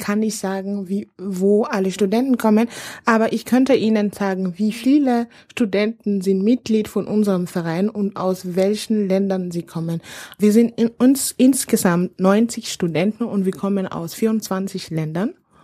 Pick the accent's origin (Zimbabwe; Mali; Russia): Mali; moved away as an adult; now in Austria; ich komme aus Mali. Ich bin Ende 2009 zum Studieren nach Österreich gekommen